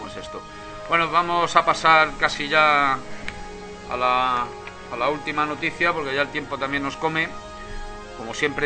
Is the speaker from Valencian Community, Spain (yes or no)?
no; Oviedo, Asturias, Spain; born there; nací en Oviedo. Llevo 11 años en Villabona, pero ya anduve por 8 prisiones por toda España.